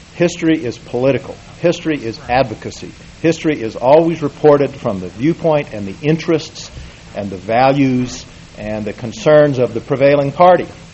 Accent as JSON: {"language": "English", "region": "Deep South", "country": "United States", "tie": "born or raised there", "said": "I grew up in the Deep South, and certainly the Civil War is portrayed down there."}